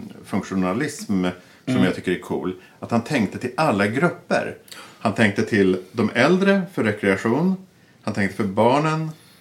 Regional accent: Näsby Park, Stockholm County, Sweden; Jag är född upp högsen i Näsby Park.

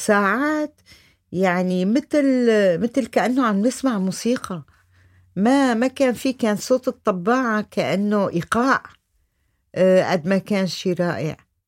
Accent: Aleppo, Aleppo Governorate, Syria; moved away as an adult; now in Lebanon; طبعا روحي تمت بحلب. ماذا أحكي، سوريا كتير كبيرة، سوريا بدي أحكي عن النمنم الصغير تبعي حلبي

